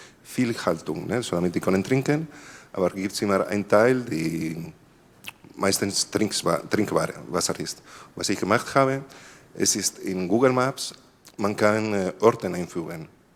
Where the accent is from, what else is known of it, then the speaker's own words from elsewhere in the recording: Spain; German is a second language; ich komme aus Spanien. Ich komme aus Spanien und bei mir in die Bergen, wo meine Familie herkommt, es ist ein Tal, wo viele Wasserquellen sind.